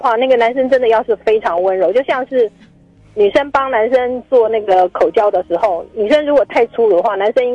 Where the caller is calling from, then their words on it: Taichung, Taiwan; 我是台中的